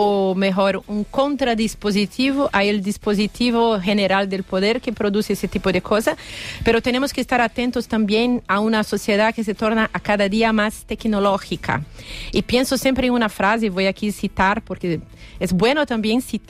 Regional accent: Brazil; Spanish is a second language; en mi país

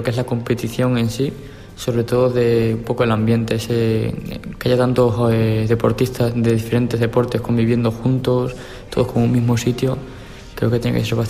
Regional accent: Cáceres, Extremadura, Spain; soy de Cáceres, pero de un barrio que se llama La Mejostilla.

